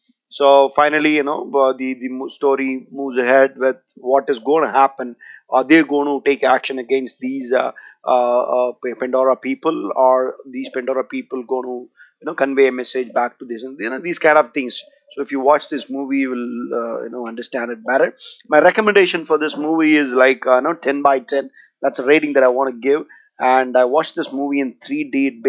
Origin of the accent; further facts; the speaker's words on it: India; Basically, I'm from India, so what happens is that we know the meaning of avatar.